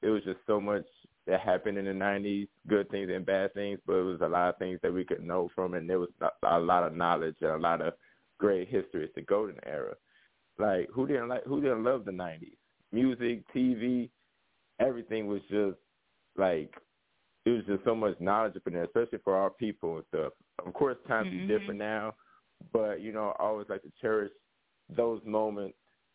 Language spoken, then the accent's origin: English; Kansas City, United States; also born or lived in Chicago; I was born in Chicago, right? You know, raised here in Kansas City.